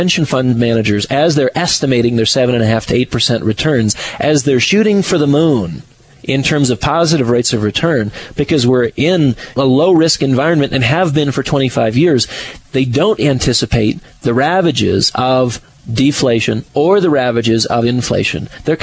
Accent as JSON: {"language": "English", "country": "United States", "said": "I'm an American. It matters to me because I live here. I'm raising my family here."}